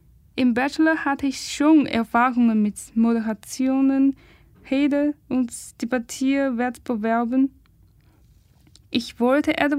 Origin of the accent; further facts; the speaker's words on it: China; German is a second language; now in Germany; Vielleicht haben Sie schon bemerkt, dass Deutsch nicht meine Muttersprache ist. Ich komme eigentlich aus einem asiatischen Land, aus China.